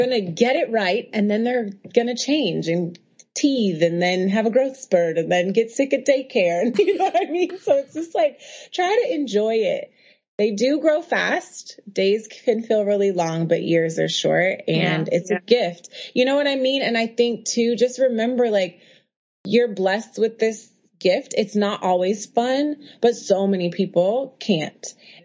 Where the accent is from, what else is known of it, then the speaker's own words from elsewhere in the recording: Oakland, California, United States; now in New York, United States; I'm a girl from Oakland who lives in Harlem